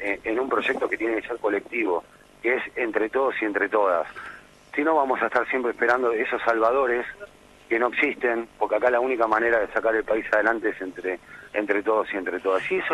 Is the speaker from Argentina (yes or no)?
yes; Lomas de Zamora, Buenos Aires Province, Argentina; como argentino, como lomense, me da mucha tristeza